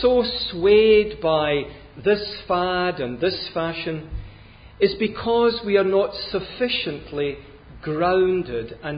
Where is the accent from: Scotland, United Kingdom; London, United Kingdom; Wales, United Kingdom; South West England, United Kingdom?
Scotland, United Kingdom; I'm a Scot, and it's hard to be humble when you're Scottish. I'm very conscious that my accent probably betrays me